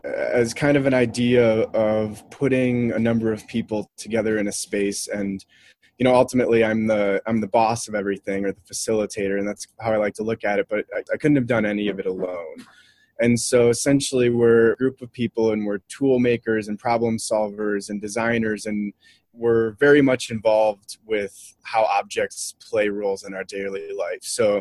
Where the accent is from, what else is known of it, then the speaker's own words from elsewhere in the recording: Minnesota, United States; I grew up in Minnesota, and there's a huge pottery community there.